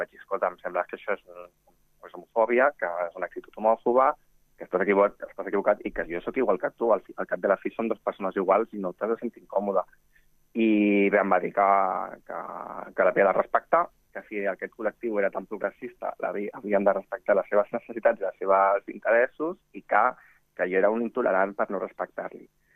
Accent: Catalonia, Spain; jo soc de Catalunya

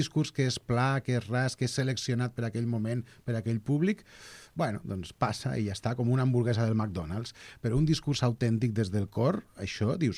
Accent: Valencian Community, Spain; Com tots sabeu, jo hi soc de Castelló.

